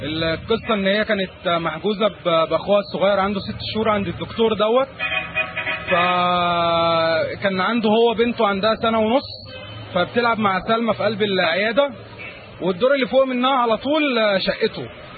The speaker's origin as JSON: {"language": "Arabic", "country": "Egypt", "said": "احنا كلنا مصريين سواء مسيحي مسلم، فاحنا كلنا مصريين"}